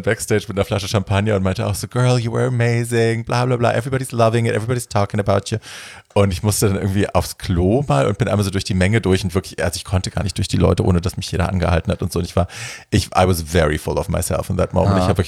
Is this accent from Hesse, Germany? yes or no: yes; Hesse, Germany; Ja, ich komme ja aus Hessen, aus der Ecke